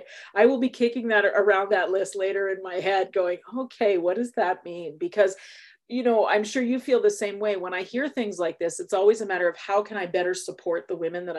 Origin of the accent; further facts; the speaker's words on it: Canada; not just because we're Canadian